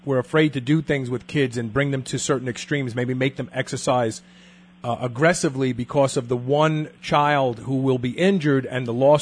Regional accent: Brooklyn, New York, United States; I was a product of PAL, the Police Athletic League, when I grew up in Brooklyn

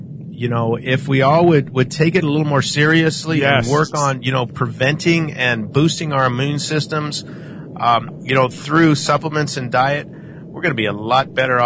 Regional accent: Midwest, United States; also born or lived in California; coming from California, I didn't like the cold weather out here, even though I grew up in the Midwest.

